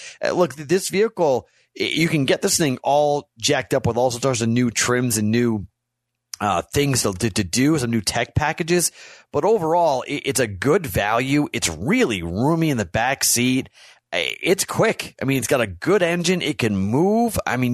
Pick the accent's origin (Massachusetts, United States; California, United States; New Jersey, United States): Massachusetts, United States; Boston; I'm from Boston.